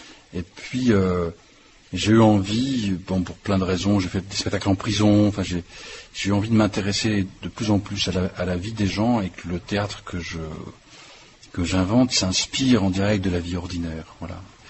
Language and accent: French; Hauts-de-France, France; born there; Moi je suis originaire d'ici, de l'Avesnois, pas d'Aulnoy-Aymeri en tant que tel, je suis venu à l'école ici. Je suis né à Aumont, une petite ville dont on a pas mal parlé il y a quelques temps, à Tornade, voilà. Donc je suis né là, ma grand-mère habite toujours là-bas.